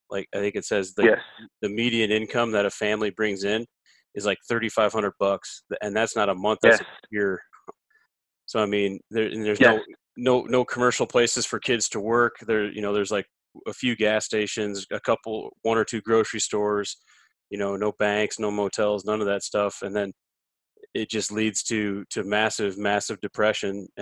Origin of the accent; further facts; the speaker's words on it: South Dakota, United States; growing up in South Dakota and knowing all about it